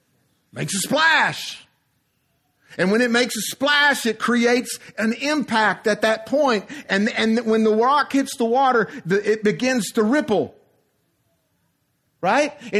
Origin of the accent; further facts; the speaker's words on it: Monticello, Arkansas, United States; And I grew up in Monticello. Any of you ever been to Monticello? Yeah. There's a college there, right?